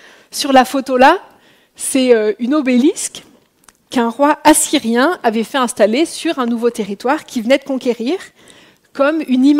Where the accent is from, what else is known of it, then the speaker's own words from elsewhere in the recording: France; Moi, je viens de France